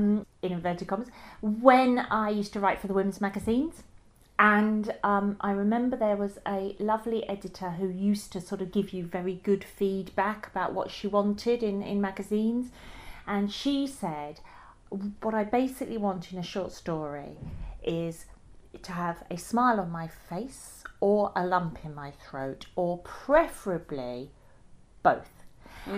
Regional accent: Thanet, South East England, United Kingdom; I grew up in Thanet. I wasn't born there, but my parents came down when I was a child, so I went to school there.

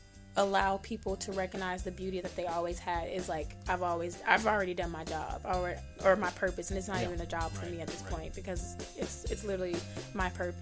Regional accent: Cleveland, Ohio, United States; Like, anytime I say I'm from Cleveland, they'd be like, oh, LeBron.

